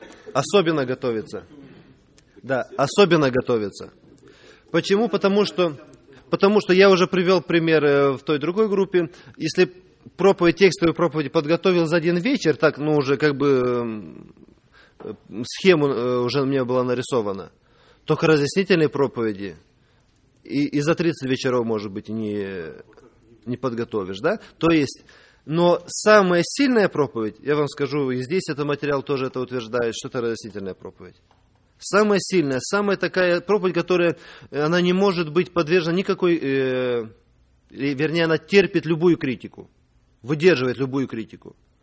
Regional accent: Moldova; first language ro; Russian is a second language; now in United States; хотя я, ну, мой родной язык молдавский, румынский язык, но иногда приходится поправлять коренных русских в таких грубых ошибках

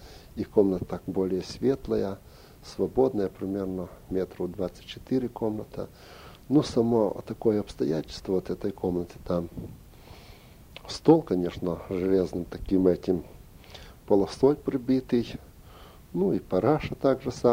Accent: Ukraine; Я ему сказал, что я сам с Украины, так.

